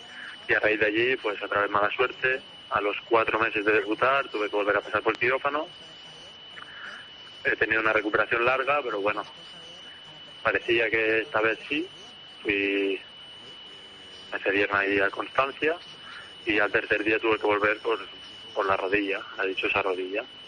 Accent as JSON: {"language": "Spanish", "town": "Palamós", "region": "Catalonia", "country": "Spain", "tie": "born or raised there", "also_born_or_lived": "Barcelona, Spain", "said": "Yo nací aquí en Barcelona, pero a los 6 años me fui a vivir a Palamós."}